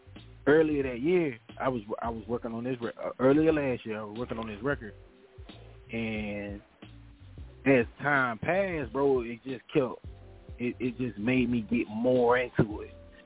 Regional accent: Pelham, Georgia, United States; one thing about my hometown, I'm from Pelham, Georgia, Southwest Georgia, 229. And one thing my city did for me, it made me fuck with me.

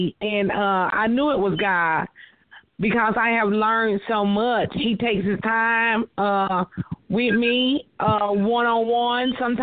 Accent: Knoxville, Tennessee, United States; Yes, I'm from Knoxville, Tennessee

